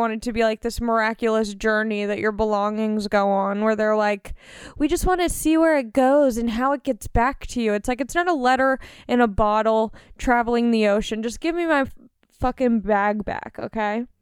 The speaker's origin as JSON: {"language": "English", "town": "Long Beach", "region": "California", "country": "United States", "tie": "born or raised there", "said": "I'm from Long Beach. I grew up in LA County."}